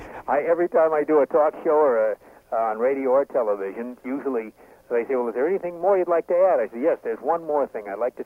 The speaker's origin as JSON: {"language": "English", "town": "Detroit", "region": "Michigan", "country": "United States", "tie": "born or raised there", "also_born_or_lived": "New York / Buffalo / Cleveland / Oakland", "moved": "yes", "said": "Right. I grew up in Detroit. That was home for me. And then I left in 1957 and ended up in places like New York and Buffalo and also Cleveland and San Francisco Bay Area, Oakland, actually, and then came down to Los Angeles."}